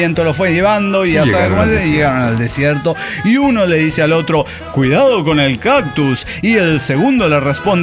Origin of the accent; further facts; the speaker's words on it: Juliaca, Puno, Peru; de Juliaca, Perú.